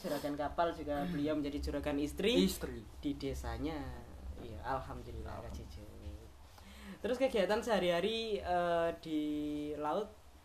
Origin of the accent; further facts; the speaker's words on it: Lamongan, East Java, Indonesia; now in Malang, Indonesia; Asli Lamongan, teman-teman. Saya asli Lamongan ya, Kota Soto.